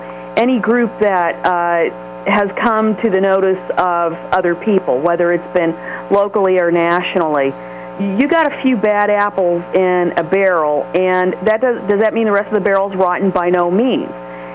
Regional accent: Columbus, Ohio, United States; Yes, I'm still from Columbus.

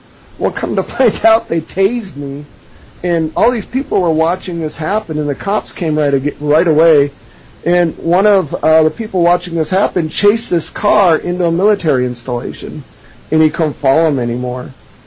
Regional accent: Denver, Colorado, United States; I was born in Denver and, pretty much grew up in Denver, in Southwest Denver. I went to one of the toughest schools in the city.

